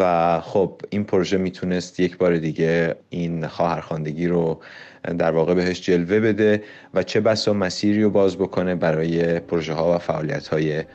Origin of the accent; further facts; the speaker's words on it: Isfahan, Iran; also born or lived in Florence; من اهل اصفهان هستم، ریشه هام اونجاست و تحصیلات، کار و زندگیم عمدش در شهر فلورانس طی شده